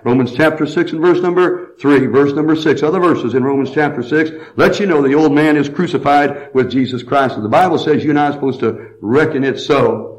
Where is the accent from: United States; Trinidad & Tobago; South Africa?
United States; I'm glad I'm American tonight. I am. I'm glad I live in America.